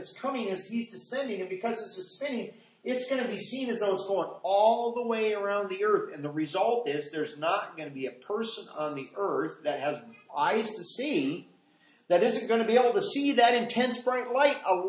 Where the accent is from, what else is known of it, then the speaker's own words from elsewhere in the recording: Midwest, United States; I grew up in the Midwest where you have electrical storms a lot in the summer